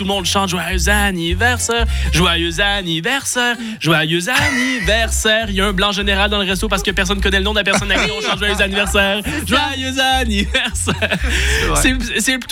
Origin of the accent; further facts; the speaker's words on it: Quebec, Canada; moved away; C'est la deuxième raison pourquoi je suis parti du Québec.